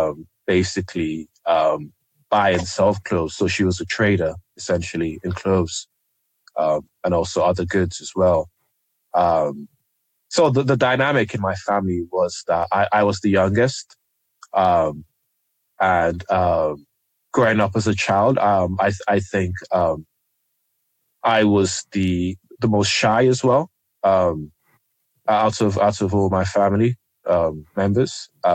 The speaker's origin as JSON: {"language": "English", "town": "Plumstead", "region": "London", "country": "United Kingdom", "tie": "born or raised there", "also_born_or_lived": "Nigeria / Woolwich", "moved": "yes", "said": "in a sense, I even though I left Nigeria. In a sense, you could argue, did I really leave Nigeria? If I grew up in Plumstead and Woolwich and areas around there."}